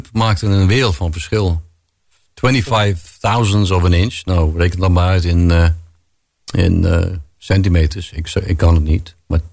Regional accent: Netherlands; dat hebben wij onder elkaar als Nederlanders

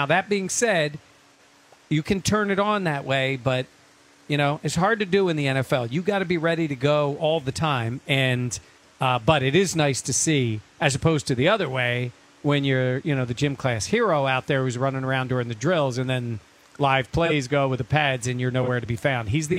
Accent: Philadelphia, Pennsylvania, United States; And yes, I know I came from Philly, but it's been bad here times too

